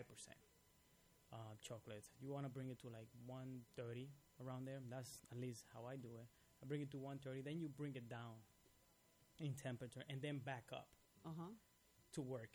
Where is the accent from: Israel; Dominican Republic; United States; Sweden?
Dominican Republic; I'm from the Dominican Republic.